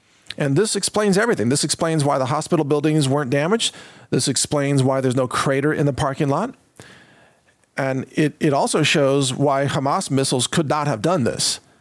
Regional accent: Texas, United States; I am a Christian. I'm an American. I'm a Texan. I'm not a Muslim.

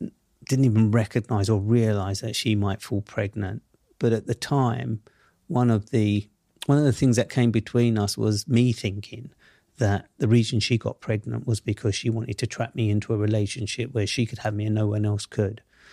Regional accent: London, United Kingdom; because he grew up in the same world that I grew up in Southeast London.

